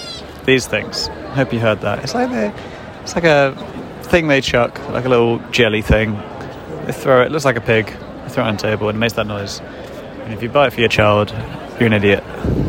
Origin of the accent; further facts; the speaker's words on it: England, United Kingdom; as I'm English, and they still speak Italian here, so it doesn't help me much